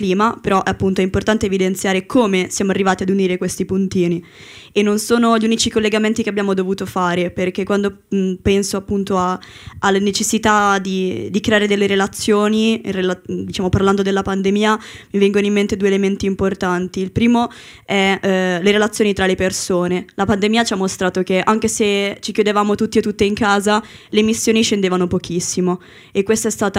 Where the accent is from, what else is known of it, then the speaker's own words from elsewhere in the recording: Venice, Veneto, Italy; now in Milan, Italy; Io ora abito a Milano, però vengo da Venezia.